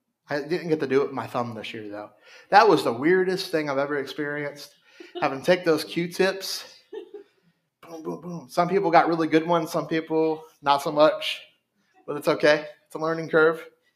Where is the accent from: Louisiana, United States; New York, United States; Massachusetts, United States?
Louisiana, United States; I grew up on the Mississippi, so, and we knew after a certain point, like, it was not safe.